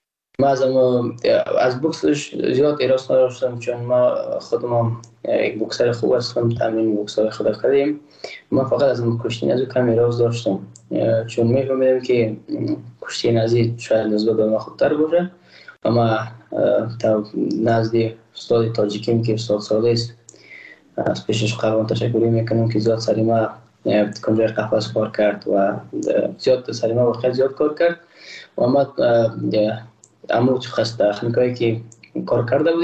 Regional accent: Afghanistan; ما تاجک نیستم. احساس کنم ما ازبک پشتون نیستم، ما یک افغان هستم

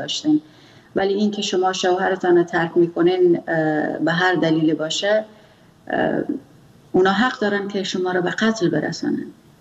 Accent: Afghanistan; first language Pashto; Persian is a second language; چون ما زبان مادریم پشتو است

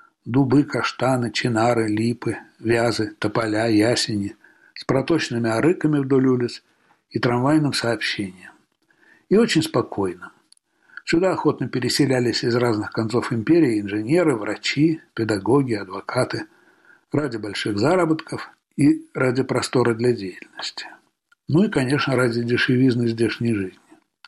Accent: Tashkent, Uzbekistan; В Москве, если мне случалось упомянуть в разговоре, что я родом из Ташкента, у вполне интеллигентов на вид людей иногда поднимались брови.

